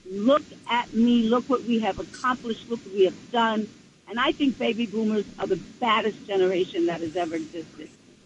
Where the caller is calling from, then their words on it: New Jersey, United States; I am calling from Bergen County, New Jersey.